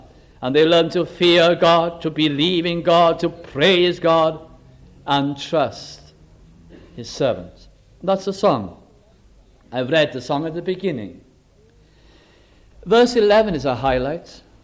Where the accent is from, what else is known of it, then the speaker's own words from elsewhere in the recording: Wales, United Kingdom; Being a Welshman, it's very difficult for me to remember those words, and you must forgive me now.